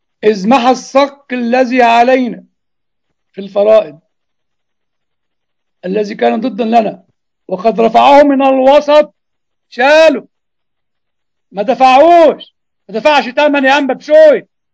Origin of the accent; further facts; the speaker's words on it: Egypt; والكلام ليك يا جاره زي ما بيقولوا عندنا في مصر